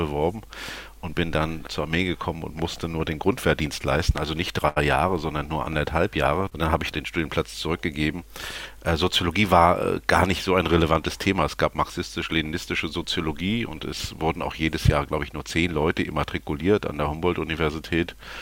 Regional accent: Rostock, Mecklenburg-Vorpommern, Germany; Ja, Lütten Klein ist der Ort, wo ich aufgewachsen bin.

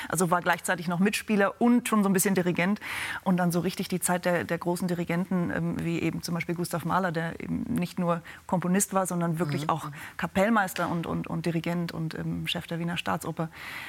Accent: Hildesheim, Lower Saxony, Germany; Ich bin in Hildesheim geboren und auch aufgewachsen und da zur Schule gegangen, hatte meine ganz normale Kindheit

